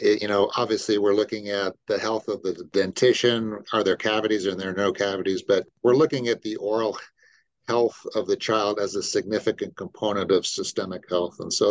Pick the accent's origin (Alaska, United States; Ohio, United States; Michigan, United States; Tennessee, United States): Alaska, United States; Anchorage; moved away as an adult; also born or lived in California / Utah; Born in California, but spent most of my childhood in Anchorage, Alaska. And then left the great state of Alaska to attend the University of Utah and then bounced around for school. But been now in Utah longer than I've been anywhere else.